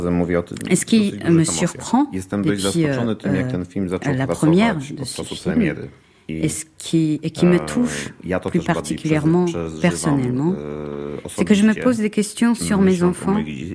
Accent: Katowice, Silesian Voivodeship, Poland; Je viens de la ville de Katowice, où la loi martiale a commencé.

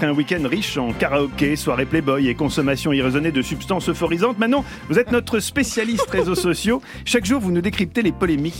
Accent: Switzerland; born there; je ne suis pas complètement français, je suis né en Suisse

